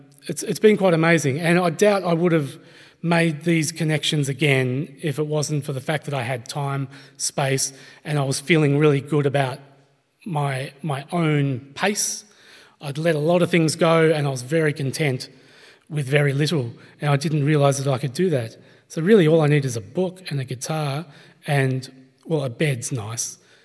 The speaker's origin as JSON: {"language": "English", "region": "Tasmania", "country": "Australia", "said": "I'm from Tasmania originally, so I only follow Australian rules."}